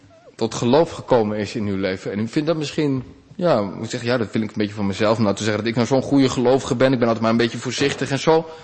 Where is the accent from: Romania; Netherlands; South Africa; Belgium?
Netherlands; Harderwijk, Gelderland; Als ik naga en denk Harderwijk, waar ik vandaan kom, denk ik, ja, die binnenstad die ken ik op mijn broekzak.